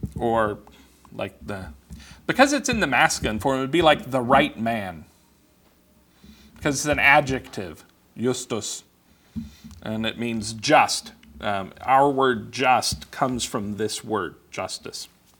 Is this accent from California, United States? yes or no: yes; Los Angeles, California, United States; When I grew up in Los Angeles, there were a lot of people like that I knew.